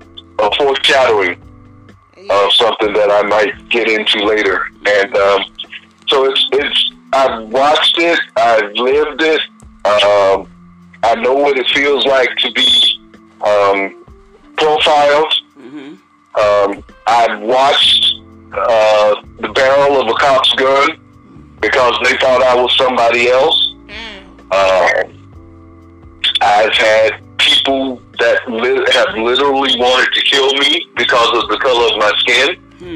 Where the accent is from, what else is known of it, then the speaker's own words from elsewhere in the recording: Florida, United States; I grew up in Florida. I grew up during the 60s. I'm a 60s baby.